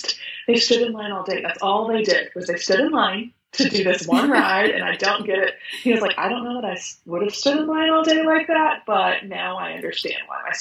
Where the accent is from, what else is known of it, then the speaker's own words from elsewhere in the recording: Texas, United States; we're from Texas, so we're very particular about barbecue